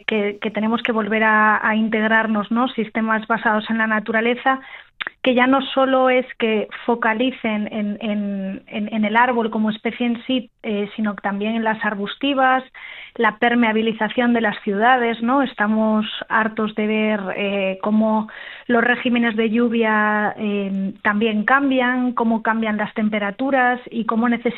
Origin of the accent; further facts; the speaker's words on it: Galicia, Spain; Yo soy de Galicia y todavía no se nota mucho, ¿no?